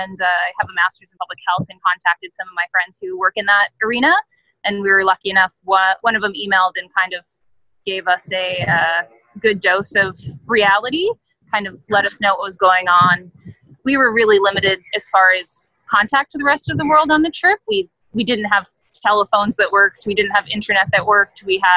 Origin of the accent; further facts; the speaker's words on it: California, United States; We're from California. We live in the Bay Area.